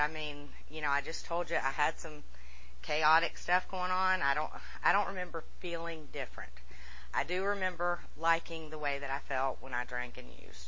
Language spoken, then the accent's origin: English; Brookhaven, Georgia, United States; I grew up in Brookhaven. My house, literally, you could walk to the Brookhaven MARTA station from my house.